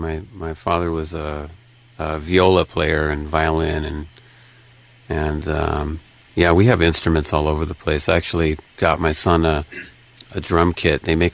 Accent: California, United States; I grew up around Olympic and Hoover, you know, in that little area right. in the 70s and 80s.

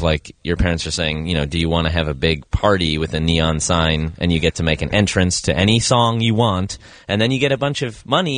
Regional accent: Los Angeles, California, United States; I grew up in Los Angeles, and I started playing piano and joined a bunch of bands

